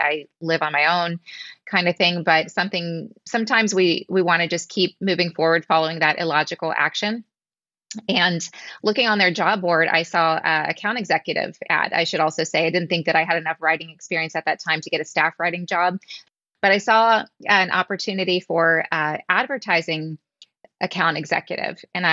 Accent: Virginia, United States; also born or lived in Kansas City; I grew up in Virginia, a few hours, so Southern Virginia, a few hours south of DC. And I would say mainly in Virginia, but also outside of Kansas City.

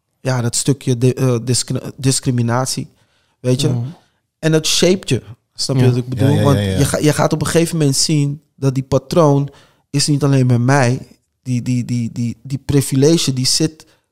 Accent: Alphen aan den Rijn, South Holland, Netherlands; also born or lived in The Hague; Ik ben in Alphen aan de Rijn heb ik gewoond. Ik ben in Den Haag ben ik geboren, maar latere leeftijd heb ik mijn jeugd veel meegemaakt in Alphen aan de Rijn. We waren een van de eerste donkere gezinnen in die wijk.

